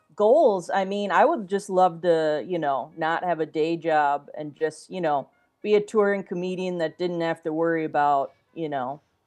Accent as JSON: {"language": "English", "town": "West Allis", "region": "Wisconsin", "country": "United States", "said": "I'm from West Allis where it is, so I've gone, you know, a handful of times every year my entire life"}